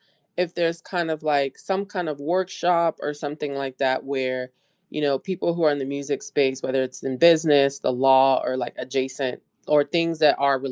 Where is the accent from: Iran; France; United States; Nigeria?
Nigeria; I'm also Nigerian and I go back home every year.